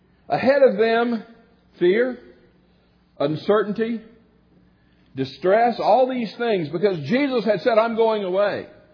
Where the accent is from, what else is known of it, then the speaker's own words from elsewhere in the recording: Gulf Coast, United States; I grew up on the Gulf Coast. And down on the ocean, the Gulf, there are some swampy areas and some treacherous areas.